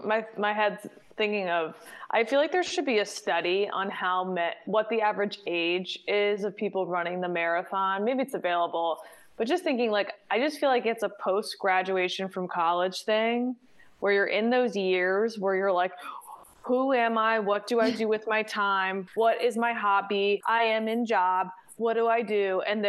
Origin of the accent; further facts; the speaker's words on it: Wilmington, Delaware, United States; Delaware. Wilmington, Delaware.